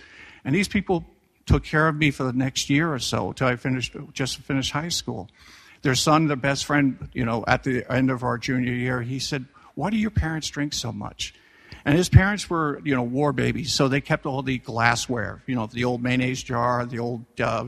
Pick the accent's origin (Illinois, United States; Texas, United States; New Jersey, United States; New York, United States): New York, United States; Staten Island; I grew up on Staten Island. My mother was Dutch Protestant. My father was Irish Catholic, strike 1, strike 2, Staten Island, strike 3.